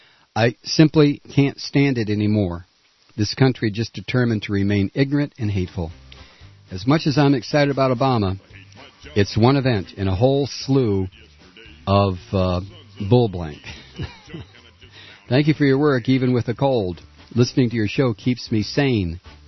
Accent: New Mexico, United States; now in Spokane, United States; I'm originally from New Mexico, where whites are a minority, and there is a great sense of tolerance for everyone.

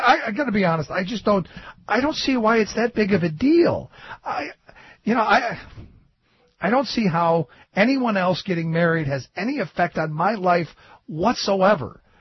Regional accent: Pennsylvania, United States; Like, I'm from Pennsylvania. I have no idea why anyone would vote for him.

